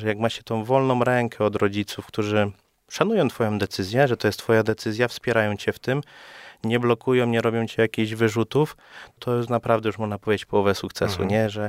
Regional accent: Opole Voivodeship, Poland; ja pochodzę z terenów byłej opolskiej diecezji, z Opolszczyzny.

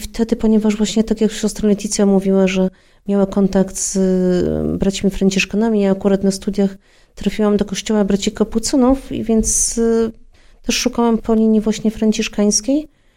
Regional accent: southern Poland, Poland; Pochodzę z południa Polski, więc tak nie było za dużo możliwości

